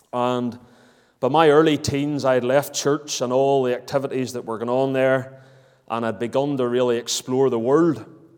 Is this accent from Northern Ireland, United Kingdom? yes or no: yes; Larne, Northern Ireland, United Kingdom; Protestant family. My dad, he would be heavily involved in that whole loyalist movement. And growing up in Larne